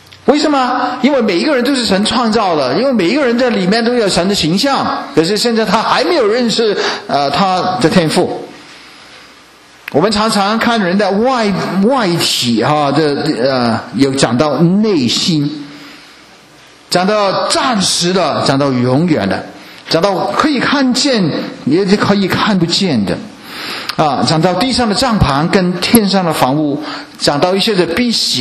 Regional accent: China; 让我们从我们中国人的很多几千年的文化，我们跳出来。

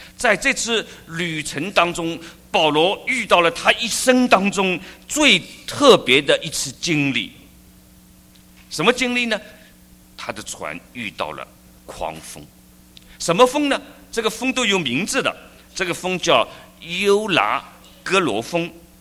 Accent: China; 我们中国人呢，还喜欢讲恭喜发财

